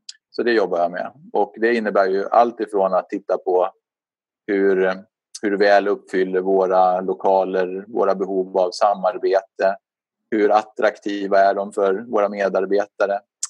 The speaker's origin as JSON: {"language": "Swedish", "town": "Stockholm", "region": "Stockholm County", "country": "Sweden", "tie": "born or raised there", "lives_now": "Sandviken, Sweden", "said": "och bor i en liten stad i Gästrikland, Sandviken. Är egentligen född och uppvuxen i Stockholm då, men har bott i Sandviken länge."}